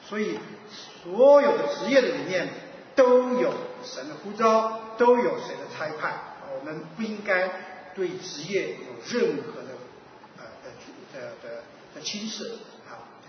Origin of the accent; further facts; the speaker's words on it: China; 但是因为我们中国人啊，我们中国人